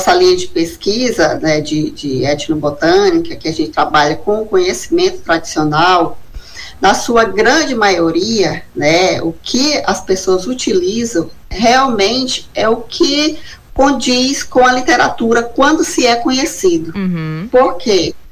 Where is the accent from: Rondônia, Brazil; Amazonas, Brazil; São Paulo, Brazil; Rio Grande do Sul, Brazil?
Amazonas, Brazil; Pauini; born there; como onde eu nasci, em Pauni, no sul do Amazonas.